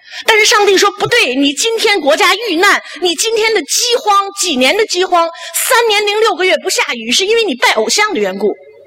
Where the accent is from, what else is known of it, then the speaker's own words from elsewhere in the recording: China; moved away; 我从来不觉得西方国家的西方人能够有说我们中国人劣根性